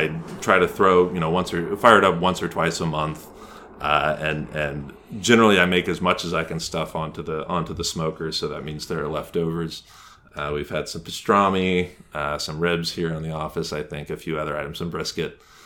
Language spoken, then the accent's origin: English; Dallas, Texas, United States; also born or lived in Manhattan / Brooklyn; now in Queens, United States; So, born and raised in Dallas, and as a child of Dallas, I really am a child of the suburbs. Living in Manhattan was just too cramped, too noisy for me. So I moved, first to Brooklyn, but then to Queens, Astoria, Queens